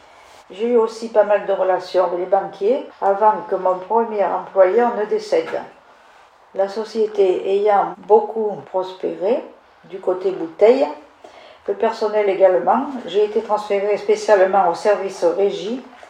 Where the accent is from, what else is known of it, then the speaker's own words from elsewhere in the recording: Gigondas, Provence-Alpes-Côte d'Azur, France; also born or lived in Vaison-la-Romaine; Je suis née en 1940, à Vaison-la-Romaine. Toute mon enfance s'est passée dans le village de Gigonda, où je suis allée à l'école jusqu'au certificat d'études que j'ai passé à 13 ans et demi